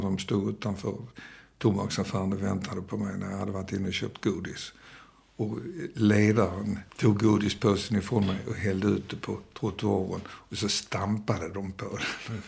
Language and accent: Swedish; Stockholm, Stockholm County, Sweden; born there; also born or lived in Copenhagen, Denmark; Så att hon, därför är jag född i Stockholm.